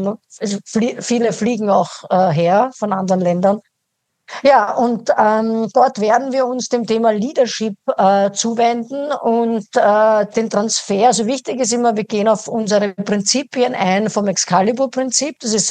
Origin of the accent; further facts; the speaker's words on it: Austria; Ja, also das ist meine Heimat in Österreich, möchte ich jetzt betonen.